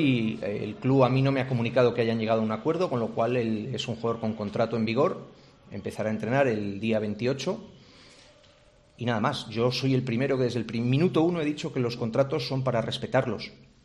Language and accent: Spanish; Valladolid, Castile and León, Spain; yo, como aficionado que soy y vallisoletano que soy, creo firmemente en que este proyecto tiene mucha vida a largo plazo.